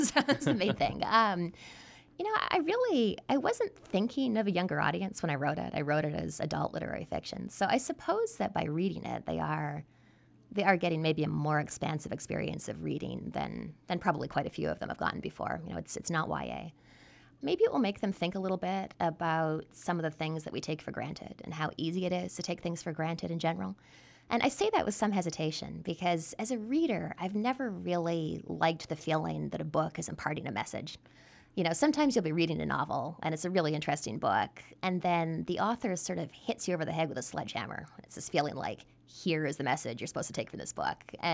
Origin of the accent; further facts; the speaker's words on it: Canada; now in New York City, United States; I was born and raised in Canada, but my father's from California, and I've lived in New York City for about 15 years.